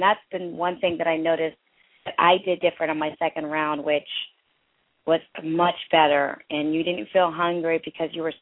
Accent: India; I'm from India. I have everything that everyone else has

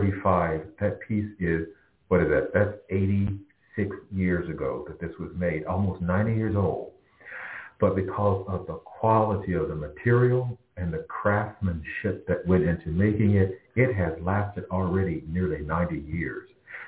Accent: the South, United States; You know, where I grew up in the South and where I grew up, I don't recall, we didn't have thrift stores.

